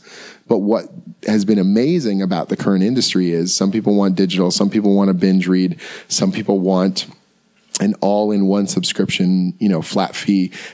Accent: Canada; I had a weird experience last year where I was crossing the border. I'm from Canada. coming here into the U.S.

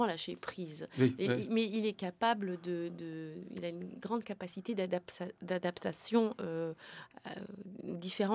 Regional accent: Montargis, Centre-Val de Loire, France; born there; Oui, je suis née à Montargis.

